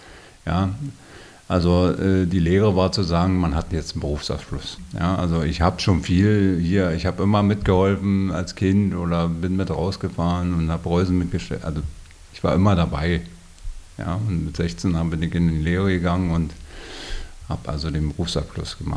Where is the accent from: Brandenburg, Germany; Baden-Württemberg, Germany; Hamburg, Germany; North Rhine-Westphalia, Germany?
Brandenburg, Germany; Also wir sind in Rhinow zur Schule gegangen.